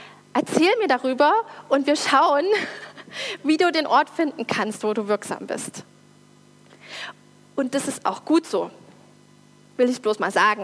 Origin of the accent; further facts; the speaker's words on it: East Germany, Germany; dass ich als Ossi Gott kennenlernen durfte.